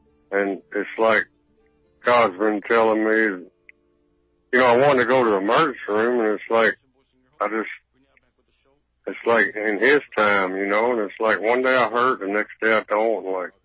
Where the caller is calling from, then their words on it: Lake Charles, Louisiana, United States; Lake Charles, Louisiana.